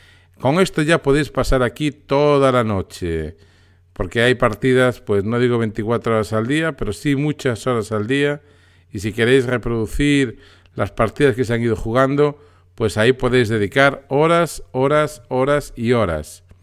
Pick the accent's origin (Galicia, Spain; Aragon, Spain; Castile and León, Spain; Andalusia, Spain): Galicia, Spain; para los que somos de aquí de Galicia